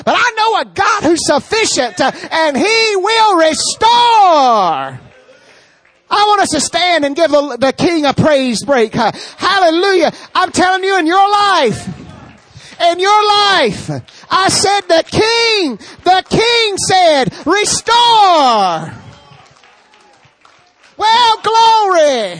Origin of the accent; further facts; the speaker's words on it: Rocky Mount, North Carolina, United States; And if you ever lived in Rocky Mount, North Carolina, you would know that what that's about. I was raised in Rocky Mount, and they got all them one-way streets